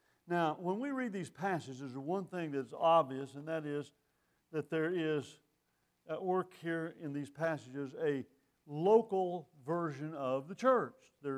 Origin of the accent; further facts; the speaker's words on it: Abilene, Texas, United States; born there; Texas is a wonderful place, and I was born in Texas, in Abilene, Texas, and drove through there twice.